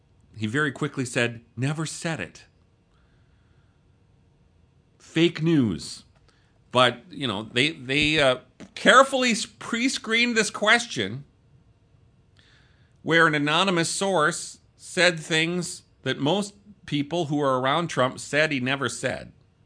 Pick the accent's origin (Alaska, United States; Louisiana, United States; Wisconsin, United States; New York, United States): Wisconsin, United States; See, I'm from Wisconsin. We do cheese.